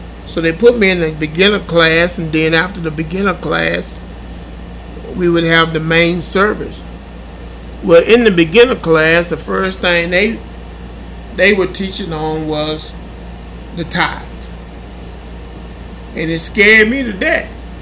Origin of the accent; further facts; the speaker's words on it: Honey Grove, Texas, United States; I grew up in Honey Grove, and my pastor at the time was F.T. Pratt.